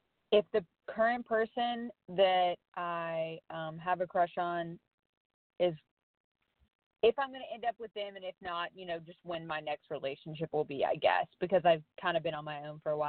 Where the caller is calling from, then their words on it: Missouri, United States; I am calling from Missouri